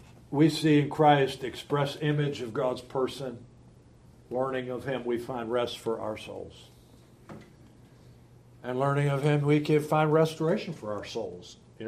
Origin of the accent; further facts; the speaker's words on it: United States; I am praying for America. I'm American through and through, and I'm a Republican through and through, and I'm conservative through and through.